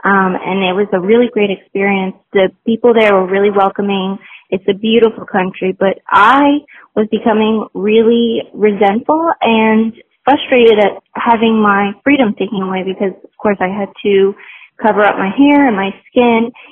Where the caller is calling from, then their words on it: London, United Kingdom; I'm calling from London.